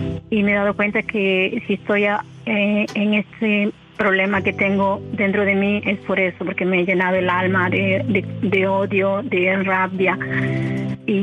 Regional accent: Huacho, Lima, Peru; born there; Yo en Huacho, provincia de Lima, se llama la capital de Perú.

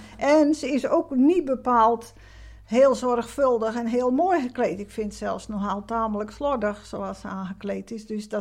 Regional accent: Krimpen aan den IJssel, South Holland, Netherlands; born there; moved away as an adult; now in Middelburg, Netherlands; Ik ben zelf niet geboren in Zeeland, maar in Krimp aan IJssel bij Rotterdam in de buurt. Ik ben op mijn 25e in Middelburg komen wonen voor mijn werk.

